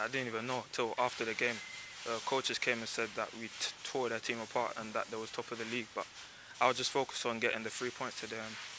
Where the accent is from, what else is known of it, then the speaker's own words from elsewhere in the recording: West Norwood, London, United Kingdom; I'm from West Norwood, Lambeth, not too far.